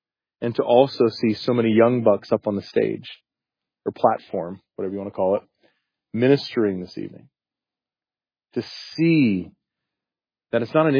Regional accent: South Carolina, United States; We had them when I grew up in South Carolina.

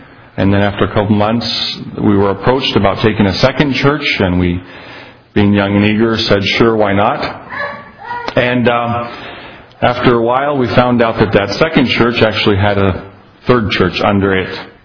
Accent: Chile; I was raised in Chile, born in Chile, raised in Chile. My folks are missionaries there.

